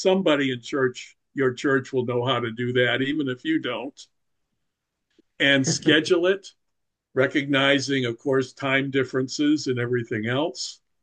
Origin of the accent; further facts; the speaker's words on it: Maine, United States; I'm from Maine.